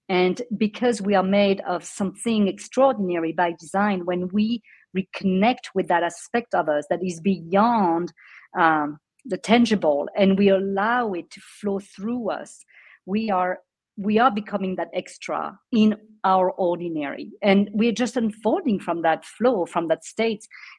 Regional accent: France; English is a second language; moved away as an adult; now in United States; I was born and raised in France and came to the States. I was 27 years old, and not speaking the language

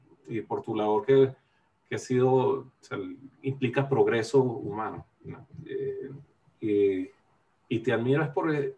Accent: Caracas, Capital District, Venezuela; yo soy oriundo de Venezuela

